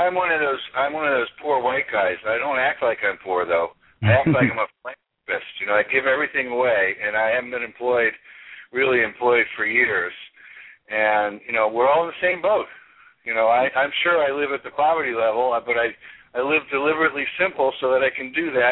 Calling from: Los Angeles, California, United States; from Los Angeles.

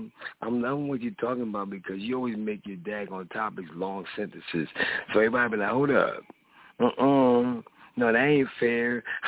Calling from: Philadelphia, Pennsylvania, United States; Hey, I'm calling from Philly.

